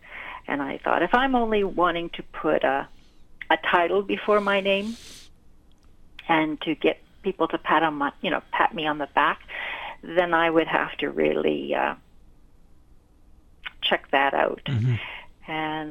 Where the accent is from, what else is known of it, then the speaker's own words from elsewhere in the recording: Central African Republic; I was born and raised in the Central African Republic.